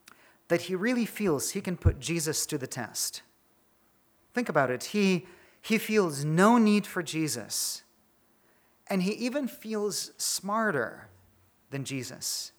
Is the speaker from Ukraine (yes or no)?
yes; Ukraine; now in Germany; even when I was growing up in Ukraine